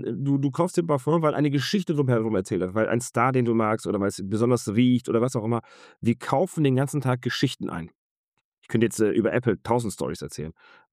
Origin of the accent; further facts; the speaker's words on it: Cologne, North Rhine-Westphalia, Germany; Du weißt vielleicht, worauf ich hinaus will als Kölner.